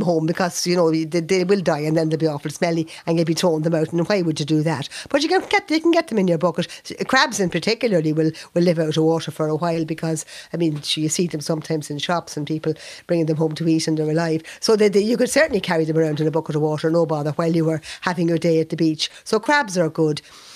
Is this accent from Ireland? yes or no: yes; Leinster, Ireland; I come from County Louth, and we used to go to the beach over there in Allagasson and Claverhead, all along the coast there